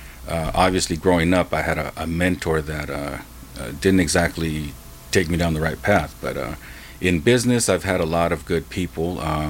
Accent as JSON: {"language": "English", "town": "Santa Ana", "region": "California", "country": "United States", "tie": "born or raised there", "said": "So I grew up on Townsend Street in Santa Ana. I had a very, I'm going to say, colorful upbringing and in and out of trouble."}